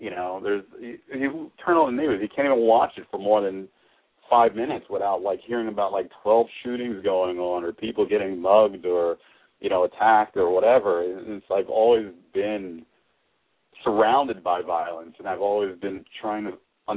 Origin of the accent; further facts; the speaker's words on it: New York, United States; because growing up in Harlem, you know, that's where I grew up.